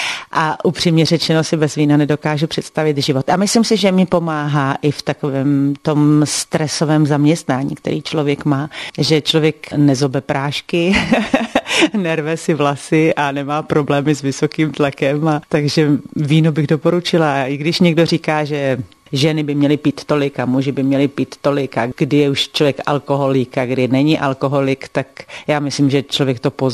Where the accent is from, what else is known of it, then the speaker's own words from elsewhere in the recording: South Moravian Region, Czechia; now in South Bohemia, Czech Republic; já jsem Moravačka, taková bodrá z Jižní Moravy.